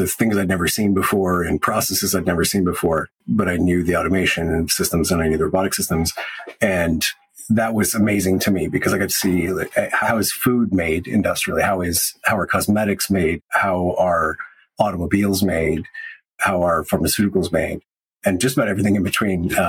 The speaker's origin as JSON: {"language": "English", "region": "California", "country": "United States", "tie": "born or raised there", "said": "Yeah, so I grew up in the United States in Southern California, and I went to college at the United States Merchant Marine Academy at Kings Point in New York."}